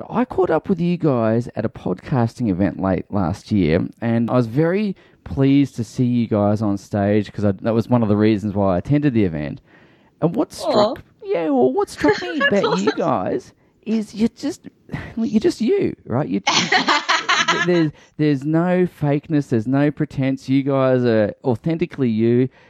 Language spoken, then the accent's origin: English; Queensland, Australia; now in Canberra, Australia; I'm in Canberra. I come from Queensland, now live in Canberra.